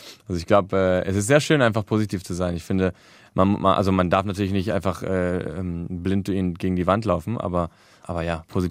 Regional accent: Barcelona, Catalonia, Spain; now in Berlin, Germany; ich bin ja in Barcelona aufgewachsen und bin dort geboren und wohne ja erst seit 2 Jahren in Berlin

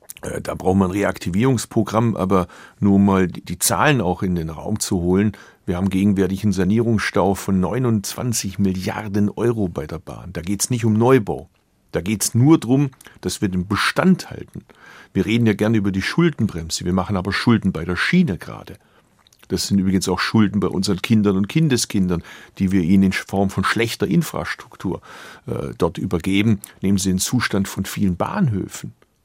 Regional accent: Bad Urach, Baden-Württemberg, Germany; born there; dass die Strecke aus meinem Geburtsort Bad Urach nach Metzingen, 12 Kilometer

